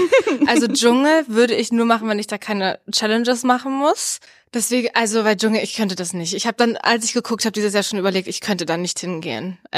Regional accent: Berlin, Germany; Ich bin 22 Jahre alt. Ich komme auch aus Berlin.

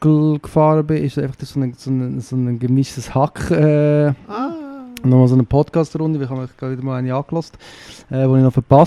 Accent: Lucerne, Switzerland; ich bin ja in Luzern aufgewachsen

